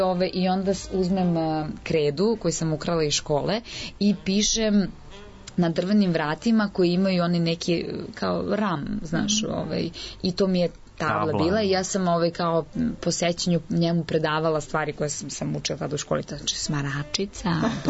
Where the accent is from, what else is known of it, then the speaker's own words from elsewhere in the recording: Požarevac, Southern and Eastern Serbia, Serbia; Pa ja jesam iz Požarevca.